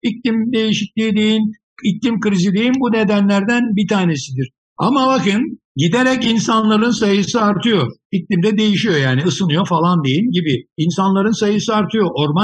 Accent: İzmir, Turkey; Ben İzmirliyim. Çocukluğumda hatırlarım.

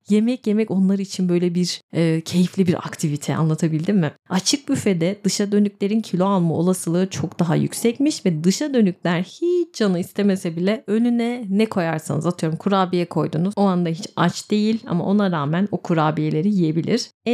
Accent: İzmir, Turkey; Ankaralı değilim, İzmirliyim ama ben Ankara'ya bayılıyorum.

